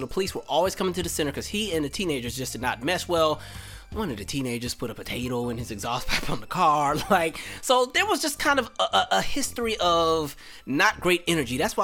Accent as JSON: {"language": "English", "region": "West Coast", "country": "United States", "tie": "born or raised there", "said": "I was sharing my experience of what it was like growing up on the West Coast and growing up in an area where, you know, you had a lot of families who were biracial"}